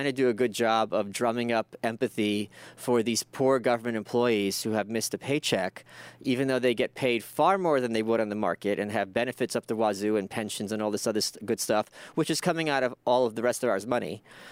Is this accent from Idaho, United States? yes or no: no; New York, United States; But then I'm a New Yorker, so maybe I'm a little prejudiced in that regard.